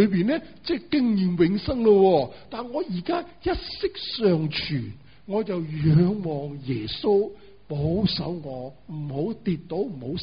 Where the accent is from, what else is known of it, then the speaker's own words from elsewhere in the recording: Guangdong, China; 呢、這个我哋广东人个讲法，瞓觉就叫同周公倾计。